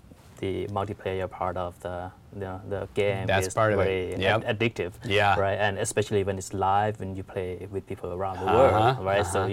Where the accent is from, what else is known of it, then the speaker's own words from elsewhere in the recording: Thailand; English is a second language; In Thai, it could be in Thailand. I'm from Thailand.